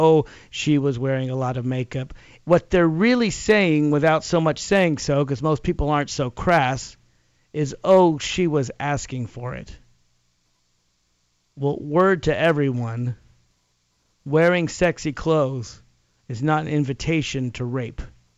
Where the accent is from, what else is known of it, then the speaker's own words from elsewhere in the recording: Nashville, Tennessee, United States; and I grew up in Nashville, Tennessee